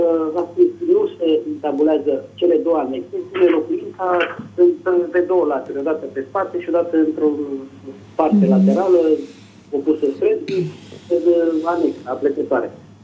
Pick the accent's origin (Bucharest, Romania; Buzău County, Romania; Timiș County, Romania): Bucharest, Romania; sunt din București.